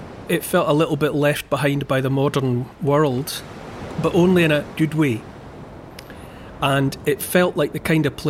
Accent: Scotland, United Kingdom; And I say that as a Scot by birth and raising, and I've been all over the archipelago, that much is obvious.

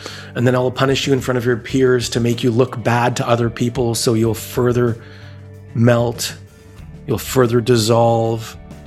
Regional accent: Vancouver, British Columbia, Canada; from Vancouver.

